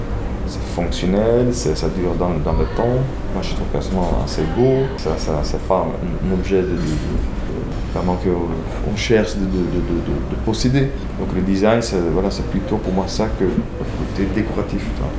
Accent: Netherlands; French is a second language; par exemple en Allemagne, ou chez moi en Hollande, même en Angleterre

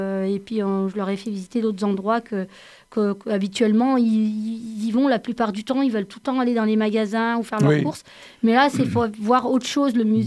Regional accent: Grenoble, Auvergne-Rhône-Alpes, France; moi je suis originaire de Grenoble

